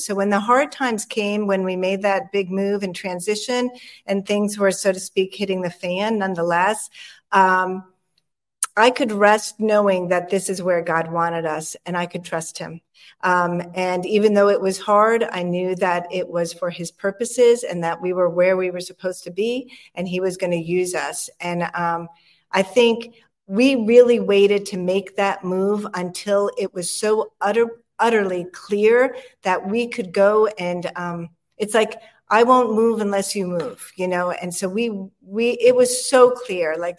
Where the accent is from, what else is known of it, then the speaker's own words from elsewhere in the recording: New York, United States; moved away as an adult; now in Tennessee, United States; Well, I am originally from New York. So 16 years ago, my husband and our four kids moved from Long Island, New York, down to Tennessee.